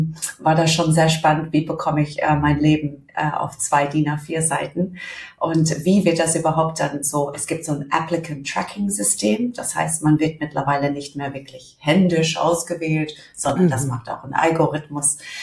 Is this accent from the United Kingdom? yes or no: yes; United Kingdom; German is a second language; now in Germany; ich bin Britin, das stimmt. Allerdings schon sehr, sehr lange in Deutschland. Habe mir auch die Sprache gut aneignen können auf dem Weg meines Aufenthalts.